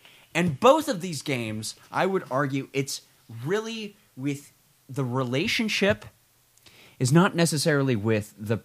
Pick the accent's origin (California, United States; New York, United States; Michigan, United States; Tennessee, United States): New York, United States; Brooklyn; I'm from Brooklyn.